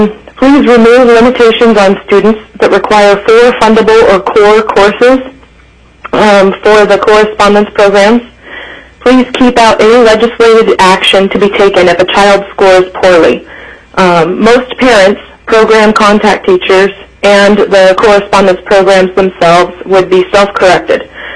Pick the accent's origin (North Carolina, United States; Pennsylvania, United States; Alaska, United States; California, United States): Alaska, United States; North Pole; I am from North Pole, Alaska